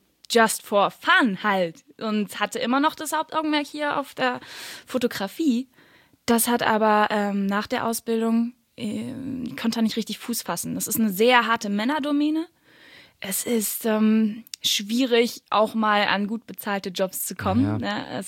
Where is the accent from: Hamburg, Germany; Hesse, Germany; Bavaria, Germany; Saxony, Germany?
Hesse, Germany; Frankfurt; Frankfurt.